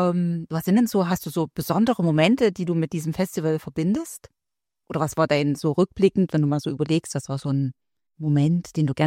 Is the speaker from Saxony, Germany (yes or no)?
yes; Saxony, Germany; ich komme ja jetzt hier aus Sachsen, aus so einer Ecke im Erzgebirge